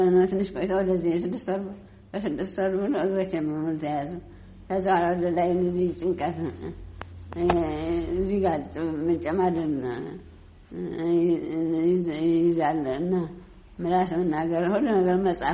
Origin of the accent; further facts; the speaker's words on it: Tigray, Ethiopia; born there; also born or lived in Debre Birhan / Mekelle / Adigrat; የተወለድኩት ትግራይ ነው። ትግራይ ዘላንበሳ አካባቢ ጉልማዳ ወረዳ ነው እና ያደጉትም ከወንድሜ ጋራ ደብረ ብርሃን መቀሌ አዲግራት እያልኩ ነው ያደኩት።